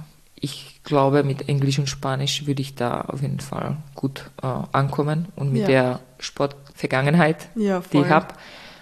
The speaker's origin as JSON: {"language": "German", "country": "Czechia", "lives_now": "Austria", "said": "ich komme aus Tschechien, das heißt, Österreich ist meine zweite Heimat und ich liebe Österreich"}